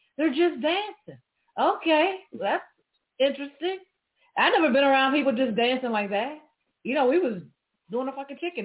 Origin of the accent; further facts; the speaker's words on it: Memphis, Tennessee, United States; I grew up in Memphis, Tennessee. You know, my daddy was a preacher, had to be at church 5 days a week, you know, and everybody in Memphis sang.